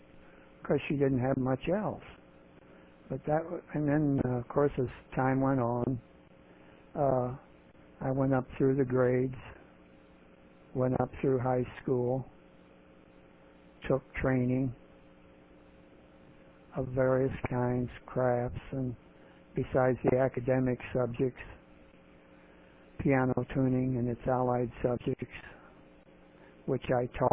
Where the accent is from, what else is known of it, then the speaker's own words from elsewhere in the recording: Champaign, Illinois, United States; also born or lived in Jacksonville, United States; I was born in Champaign, Illinois, and as a great percent, 90%, 80 to 90% of people were born at home in those days, and I was no exception.